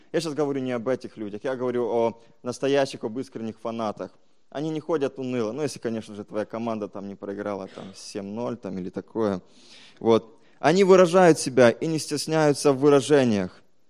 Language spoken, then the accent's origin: Russian; Ukraine; Я украинец, я уважаю свою сборную, я всегда за нее.